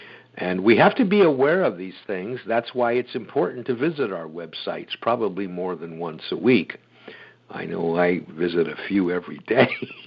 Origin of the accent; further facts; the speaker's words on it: Chicago, Illinois, United States; And that's the way I grew up in Chicago.